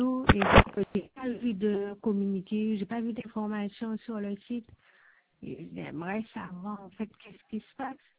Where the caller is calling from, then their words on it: Le Gosier, Guadeloupe, France; je suis du Gosier, mais oui